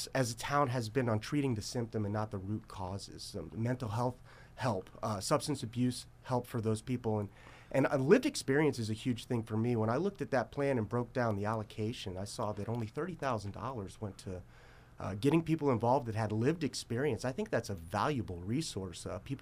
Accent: West Palm Beach, Florida, United States; moved away as an adult; now in Athens, United States; Actually, hail from West Palm Beach, Florida. Okay. Came up for college to play baseball here in 2002 and immediately fell in love with Athens.

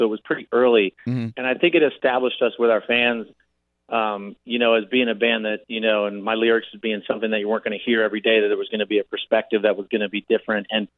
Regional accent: Richfield, Connecticut, United States; He popped into my hometown, Richfield, Connecticut, two nights ago and played at the Richfield Playhouse, a great venue there.

